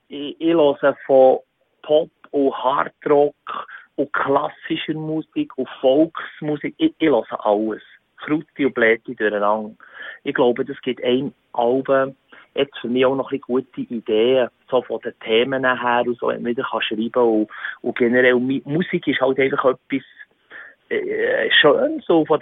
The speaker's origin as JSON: {"language": "German", "region": "Bern", "country": "Switzerland", "said": "Und weil wir halt einfach zu Bern daheim sind, bleiben wir halt unserem Dialekt, doch kann man sagen, dem wunderschönen Dialekt halt treu."}